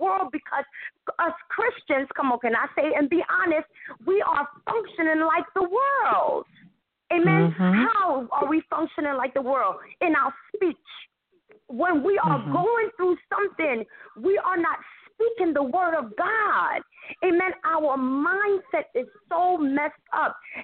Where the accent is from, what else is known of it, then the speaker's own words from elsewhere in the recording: New York, United States; maybe that's just because I'm from New York.